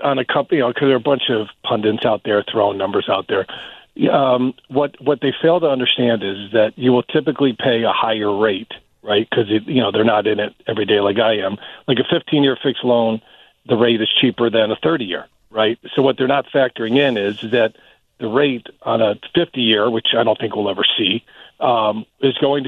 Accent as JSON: {"language": "English", "region": "New York", "country": "United States", "lives_now": "Chicago, United States", "said": "When I moved to Chicago from New York, my parents moved out here in 1972, we looked at homes in Buffalo Grove."}